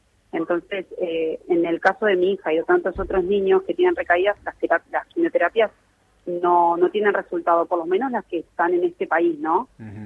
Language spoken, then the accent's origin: Spanish; Don Torcuato, Buenos Aires Province, Argentina; Sí, nosotros somos de Don Torcuato Tigre.